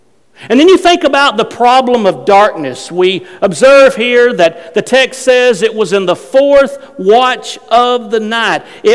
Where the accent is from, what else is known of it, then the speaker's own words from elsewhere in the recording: Alabama, United States; I grew up in North Alabama, and I did a lot of fishing on the Tennessee River as I was growing up.